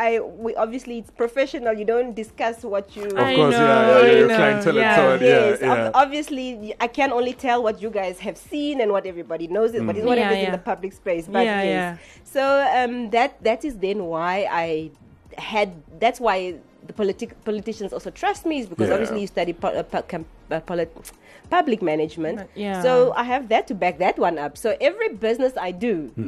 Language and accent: English; Oranjemund, Karas Region, Namibia; I grew up in Oranjemund